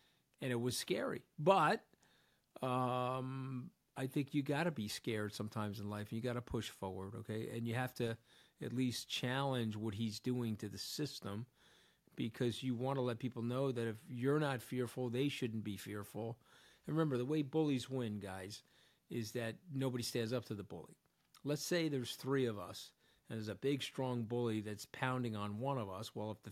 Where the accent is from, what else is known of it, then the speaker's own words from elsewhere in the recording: New York, United States; And guys, I'm a New Yorker.